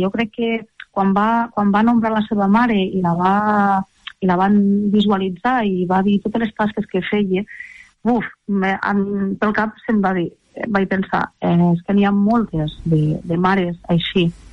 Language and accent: Catalan; Lleida, Catalonia, Spain; born there; jo soc nascut a l'Horta de Lleida, concretament a la partida de Torres Anull, i ja vinc de pares, padrins i repadrins, pagesos, i de cases parials, no?, de l'Horta de Lleida